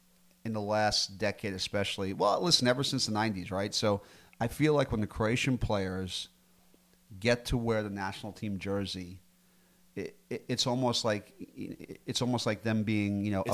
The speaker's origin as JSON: {"language": "English", "country": "United States", "tie": "born there", "said": "I was born here, so I'm an American."}